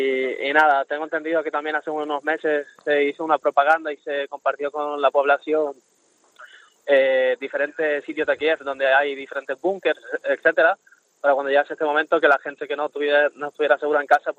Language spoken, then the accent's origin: Spanish; Moya, Canary Islands, Spain; Gobierno de Canarias, Moya, de mi pueblo